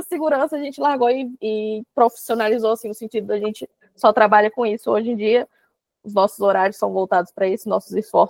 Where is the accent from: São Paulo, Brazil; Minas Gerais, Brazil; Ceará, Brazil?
Minas Gerais, Brazil; Eu sou mineira, com italiano, assim